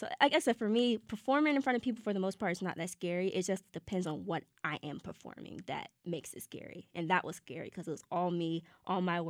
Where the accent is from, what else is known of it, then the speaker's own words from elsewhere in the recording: Savannah, Georgia, United States; basically this poem is about how I believed my experience growing up in Savannah, Georgia was like.